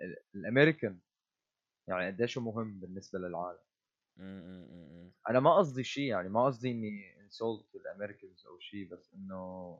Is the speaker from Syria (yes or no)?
yes; Syria; حتى عنا يعني بسوريا، نحن سوريين انا وياك